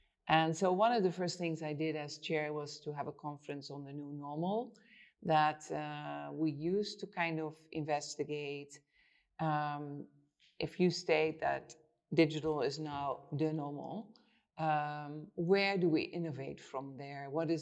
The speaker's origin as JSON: {"language": "English", "country": "Netherlands", "second_language": "English", "moved": "as an adult", "lives_now": "United States", "said": "I'm originally from Holland, so I'm Dutch. Came to the US in 1990 to study at Columbia University."}